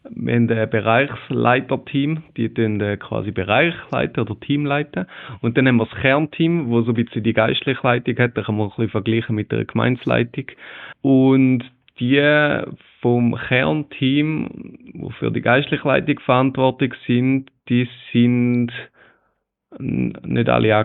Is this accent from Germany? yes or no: no; Thurgau, Switzerland; Für uns als Thurgauer hört die Schweiz nach Zürich auf.